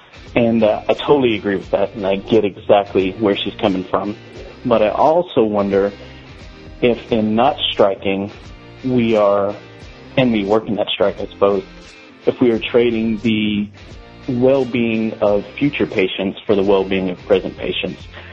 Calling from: Little Rock, Arkansas, United States; I'm calling from Little Rock, Arkansas.

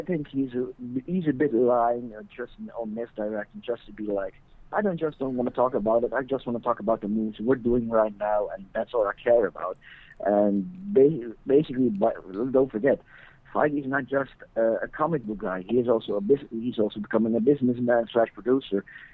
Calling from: Netherlands; I'm calling all the way from the Netherlands, actually. I'm calling way overseas.

